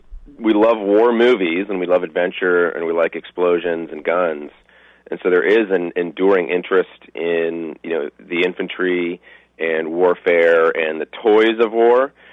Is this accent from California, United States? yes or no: yes; San Diego, California, United States; Even when I grew up in San Diego, which is a very, very much a military town